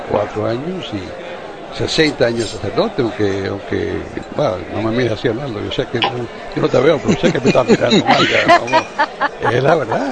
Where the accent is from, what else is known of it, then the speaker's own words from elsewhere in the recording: Cuba; No, yo no sé, yo no soy español, yo soy cubano.